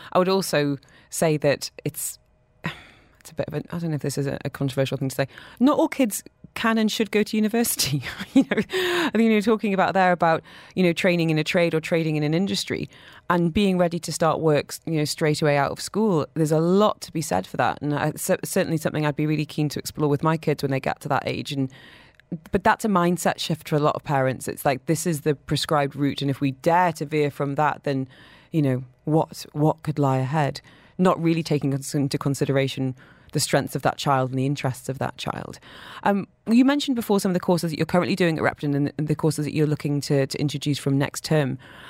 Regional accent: the north of England, United Kingdom; accent: northern; Now, if my northern accent increases by about 30%, we've got our next guest to thank for that.

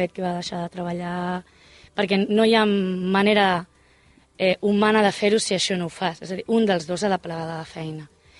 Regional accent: Mataró, Catalonia, Spain; nosaltres estàvem aquí, a 30 quilòmetres, no?, som de Mataró

